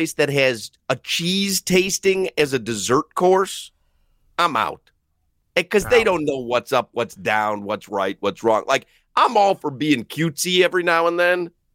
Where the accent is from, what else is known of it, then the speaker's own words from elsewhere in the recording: Chicago, Illinois, United States; growing up in Chicago, I still never went to Lambeau, and I've never been there.